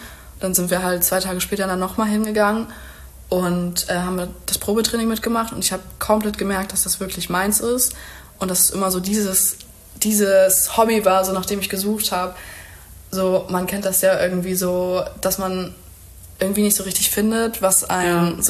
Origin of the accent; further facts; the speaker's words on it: Germany; ja, woher kommst du eigentlich? Und dann meinte ich immer so, ja, Deutschland